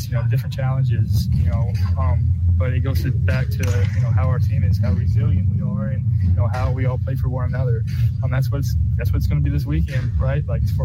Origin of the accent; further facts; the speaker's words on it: Southern United States, United States; growing up in the South, growing up, you know, watching SEC football, like, this is what you dream of.